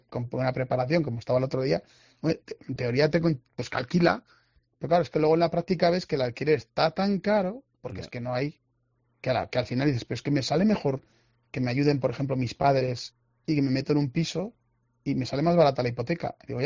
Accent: Azagra, Navarre, Spain; decían en el pueblo, ¿eh? Ya sabes que soy de Azagra.

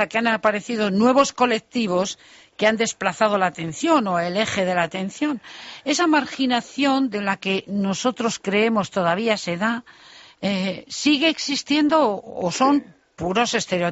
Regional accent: Spain; pero que somos españoles igualmente, en ese desconocimiento.

